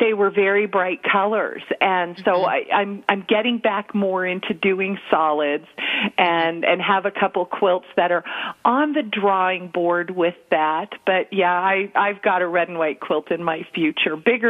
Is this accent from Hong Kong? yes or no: no; Colombia; born or raised there; also born or lived in Venezuela / Saudi Arabia